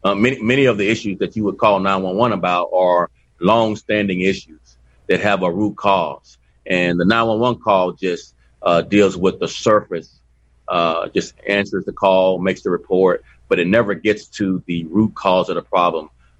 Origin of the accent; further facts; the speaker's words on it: Texas, United States; now in Chicago, United States; And yes, I am from Texas where damn near everybody's born with a gun